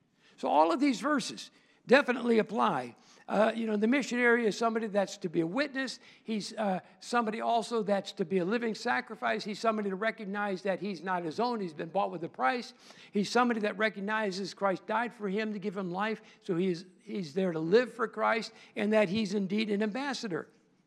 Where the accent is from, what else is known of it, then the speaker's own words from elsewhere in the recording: Illinois, United States; We lived, you know, we grew up outside of Chicago, and so we had a phone book